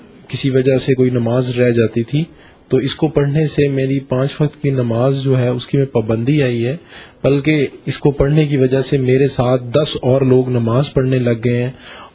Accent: Bahawalnagar, Punjab, Pakistan; میں بہاول نگر سے ہوں.

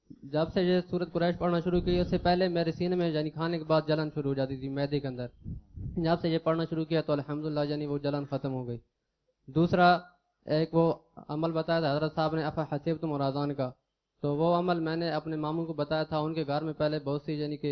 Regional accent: Talagang, Punjab, Pakistan; میرا تعلق تلگنگ سے ہے

